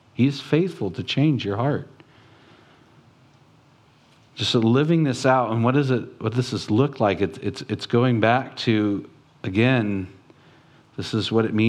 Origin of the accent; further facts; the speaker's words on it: California, United States; born there; also born or lived in Oregon; I came from Oregon, which was true. I was born in California. We stopped in Oregon and then we went over.